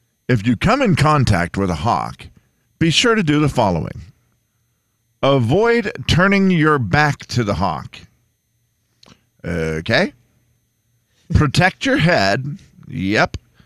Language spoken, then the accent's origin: English; Harrington, United States; And I think it came from growing up in Harrington where we had two very large maple trees in our front yard